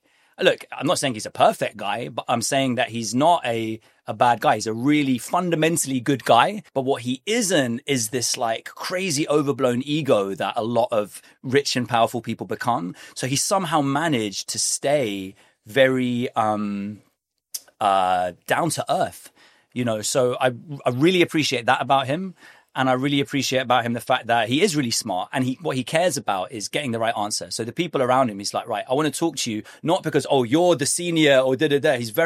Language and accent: English; Harlesden, London, United Kingdom; also born or lived in Ealing; Well, I was born St Mary's Paddington, 5 minutes from where I live now, but I grew up in Harlesden and then Ealing. So okay. I'm pretty much a West guy.